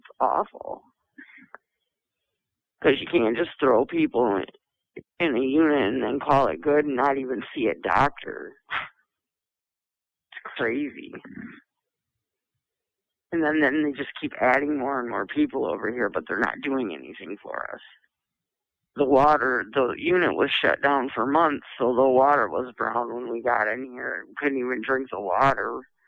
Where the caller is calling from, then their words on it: Michigan, United States; I'm calling from Women's Huron Valley.